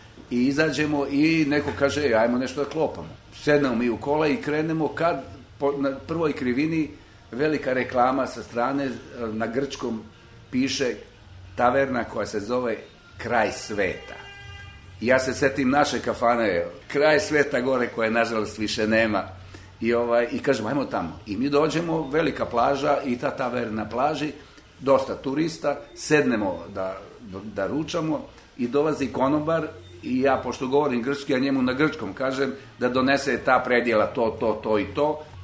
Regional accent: Novi Sad, Vojvodina, Serbia; ja kažem iz Novog Sada

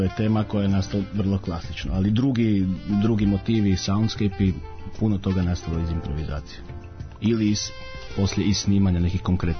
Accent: Pula, Istria County, Croatia; a mi smo iz Pule

